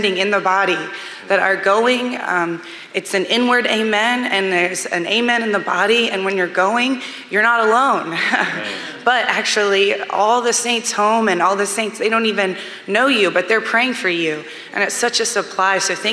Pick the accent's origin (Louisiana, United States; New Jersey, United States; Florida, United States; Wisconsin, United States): Louisiana, United States; Baton Rouge; now in Berlin, Delaware, United States; I'm originally from Baton Rouge, but now I'm studying in Berlin, Germany.